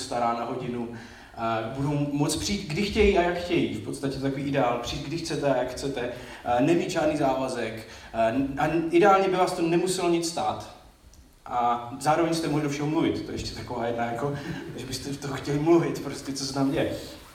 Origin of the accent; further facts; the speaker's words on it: Vsetín, Zlín Region, Czechia; já jsem ze Vsetína, tam jich tolik není